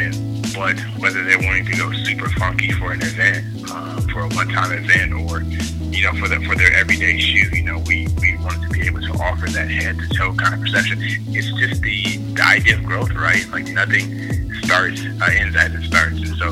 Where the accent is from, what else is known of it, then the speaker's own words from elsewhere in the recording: Indiana, United States; So, of course … I grew up in the Midwest, South in Indiana, on the west side of town.